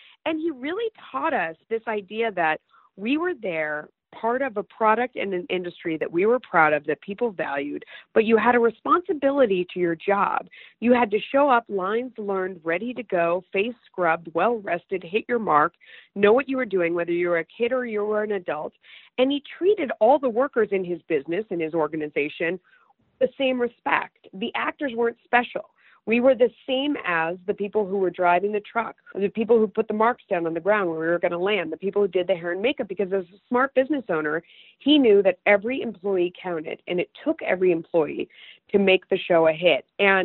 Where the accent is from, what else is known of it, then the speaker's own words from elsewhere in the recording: Hollywood, California, United States; Well, I was. A long time ago. I grew up in Hollywood. I did my first commercial when I was 6 months old.